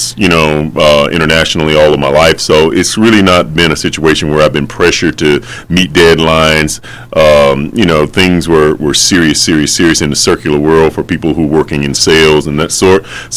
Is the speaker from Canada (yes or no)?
no; North Carolina, United States; I'm from North Carolina.